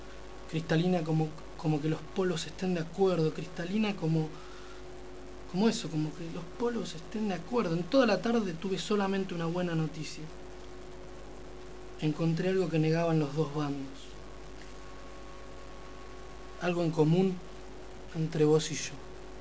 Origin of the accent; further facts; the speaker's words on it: Argentina; Decime, ¿somos los argentinos amargos por naturaleza?